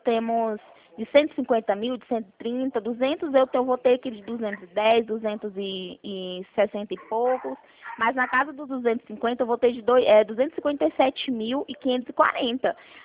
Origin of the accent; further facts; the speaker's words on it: Bahia, Brazil; now in Goiânia, Brazil; Eu moro no interior, eu sou mesmo do interior da Bahia, só que agora eu tô em Goiânia.